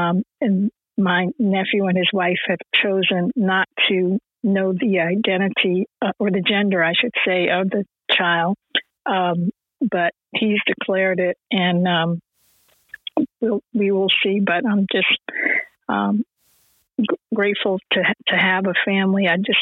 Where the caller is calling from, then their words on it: New Jersey, United States; Good morning. I am calling from New Jersey, and I am so grateful, as always, for this room